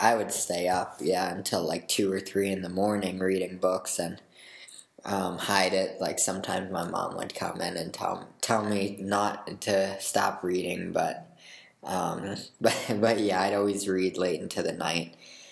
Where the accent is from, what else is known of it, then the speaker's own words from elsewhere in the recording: Rochester, New York, United States; now in Utah, United States; I'm 16 and I'm from Rochester, New York. Currently I'm living in Utah 'cause I'm going to school here. But yeah, Rochester's where my home is.